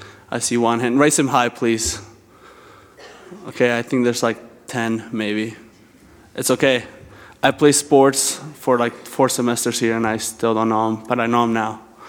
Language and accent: English; Argentina; I'm from Argentina, and this has no excuse, but I'm very bold